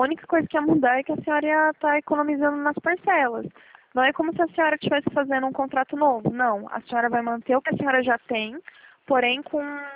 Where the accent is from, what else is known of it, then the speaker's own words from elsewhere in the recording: Marília, São Paulo, Brazil; eu sou aqui de Marília, né?